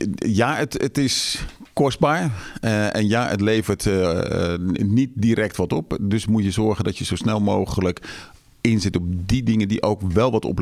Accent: Westland, South Holland, Netherlands; Ik kom uit het Westland, dus dat is leuk.

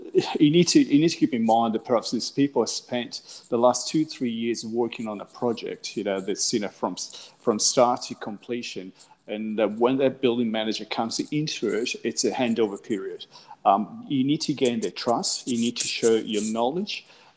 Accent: Venice, Veneto, Italy; As you know, I was born and raised in Venice, and hospitality and tourism perhaps is in my blood.

